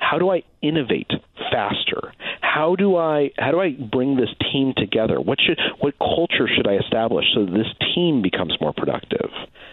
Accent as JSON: {"language": "English", "town": "Albuquerque", "region": "New Mexico", "country": "United States", "tie": "born or raised there", "said": "I grew up in Albuquerque, New Mexico."}